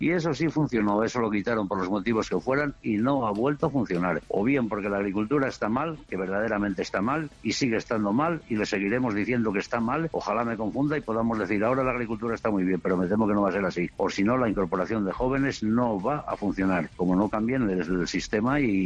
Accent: La Bóveda de Toro, Castile and León, Spain; Mira, yo te pondría como ejemplo en la bóveda de Toro, que es mi pueblo

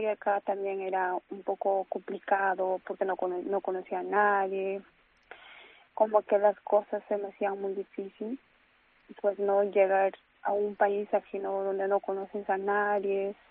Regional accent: Peru; now in Palencia, Spain; yo me vine sola de Perú.

